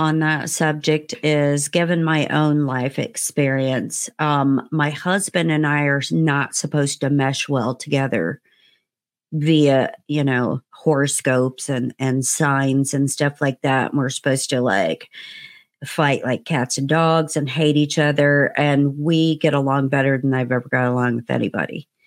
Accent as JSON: {"language": "English", "region": "Indiana", "country": "United States", "tie": "born or raised there", "said": "I grew up in Indiana and doing very quote unquote redneckish things, right?"}